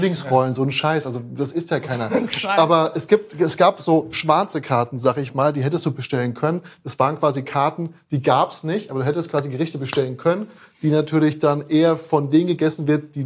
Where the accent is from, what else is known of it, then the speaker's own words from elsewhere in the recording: Frankfurt, Hesse, Germany; now in Berlin, Germany; Ich bin ja eigentlich aus Frankfurt.